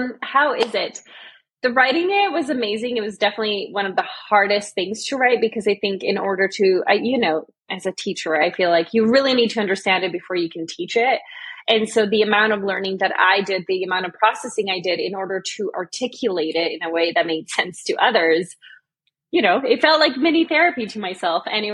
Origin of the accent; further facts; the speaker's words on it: Canada; most people didn't even know I was Serbian. Everyone assumed I was American, and actually I'm Serbian Canadian. I'm not even American